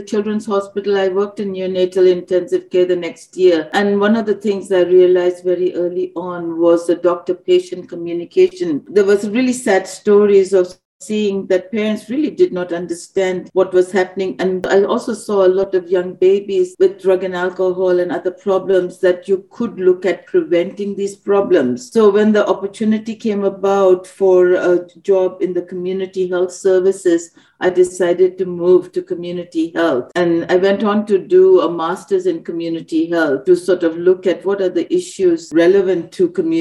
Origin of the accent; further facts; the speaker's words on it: Glasgow, Scotland, United Kingdom; moved away as an adult; And I said, yes, I'm from Glasgow. I'm a doctor and I'm looking for a job.